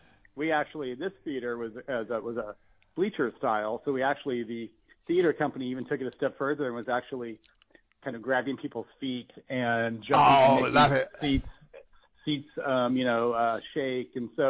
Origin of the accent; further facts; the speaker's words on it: Richland, Washington, United States; So I wrote about my hometown, and my hometown is a little town in eastern Washington State called Richland, Washington, the Tri-Cities, and it's the home of the Hanford nuclear plant